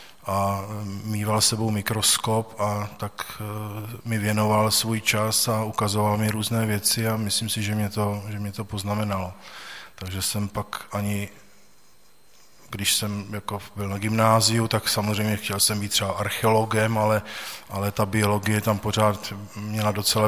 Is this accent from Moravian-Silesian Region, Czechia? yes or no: no; Husinec, South Bohemian Region, Czechia; also born or lived in Mikulov; protože jsme z Mikulova se odstěhovali, když mi byl asi rok, do Husince, vlastně pod Šumavý nebo na kraj Šumavy, do krásné přírody.